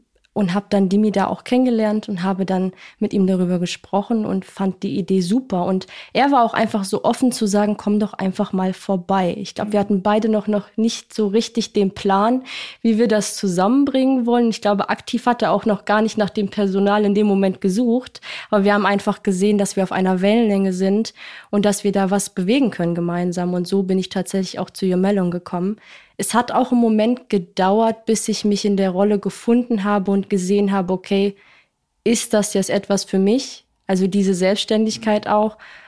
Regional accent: Hessisch Lichtenau, Hesse, Germany; Ich komme selber auch aus Hessisch-Lichtenau. Das ist die kleine Stadt, in der wir gegründet haben.

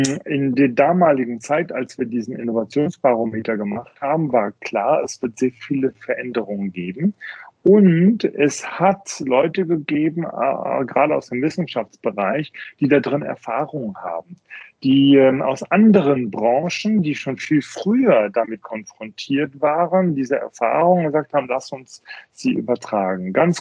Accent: Bonn, North Rhine-Westphalia, Germany; born there; moved away as an adult; now in Munich, Germany; Das habe ich aus meiner Jugend mitgebracht und bin ja gebürtiger Bonner

